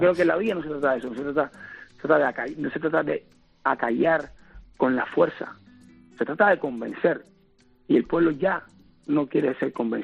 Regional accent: Cuba; now in Spain; al final todos somos cubanos que pensamos diferente.

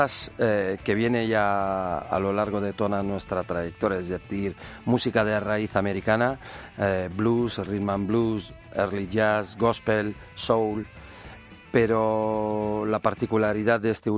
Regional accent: Bilbao, Basque Country, Spain; first language French; Spanish is a second language; also born or lived in France; como podéis ver en mi acento, los de Bilbao nacemos donde queremos y a mí me dio por nacer en Francia en el 71. Así que nada, yo crecí con la música en inglés.

